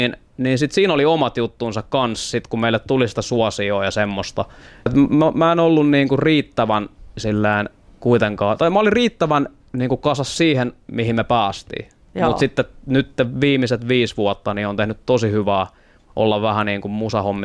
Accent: Helsinki, Uusimaa, Finland; Kontulan aluetta, niin sitten taas siellä, niin kuin, että se on se paikka, mistä mä oon itse kotoisin ja silleen pystyy puhumaan samaa kieltä ihmisten kanssa

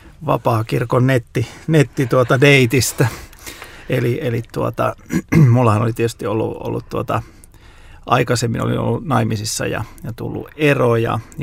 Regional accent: Kauhava, South Ostrobothnia, Finland; Pohjanmaalla Kauhavalla, mistä mä olen lähtöisin alun perin

